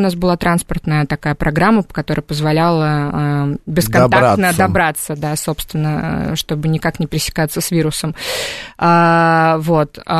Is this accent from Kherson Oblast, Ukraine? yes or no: no; Donetsk, Donetsk Oblast, Ukraine; Я из Донецка. Начнем с этого.